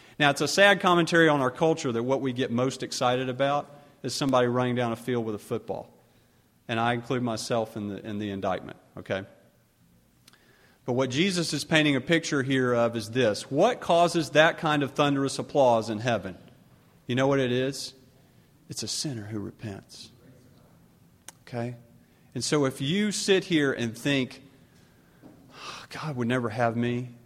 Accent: Augusta, Georgia, United States; I grew up in Augusta, Georgia. I was an only child of two only children in a nominal Christian home.

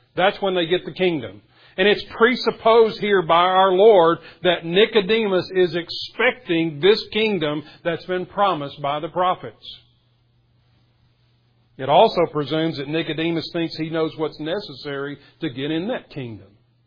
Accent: Mount Pleasant, Texas, United States; It'd be like someone from Australia arguing with me about how things are in Mount Pleasant. I grew up in Mount Pleasant.

